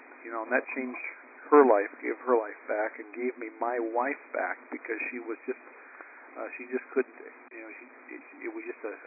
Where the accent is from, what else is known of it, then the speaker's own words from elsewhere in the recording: Sandy, Utah, United States; from Sandy, Utah.